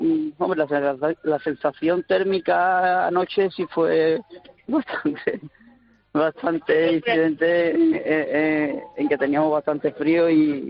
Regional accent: Villanueva de la Fiscal, Andalusia, Spain; Yo, por ejemplo, soy de Villanueva de la Fiscal, de Sevilla, pero

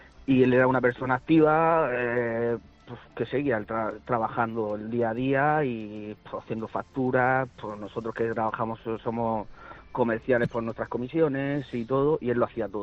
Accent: Murcia, Region of Murcia, Spain; porque a él se lo llevaron, somos de Murcia, se lo llevaron el día 31 de diciembre

